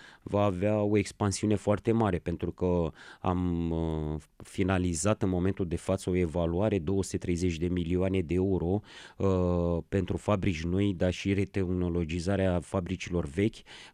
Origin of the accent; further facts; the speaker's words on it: Slatina, Olt County, Romania; now in Bucharest, Romania; Eu sunt din Slatina, din județul Olt și în București.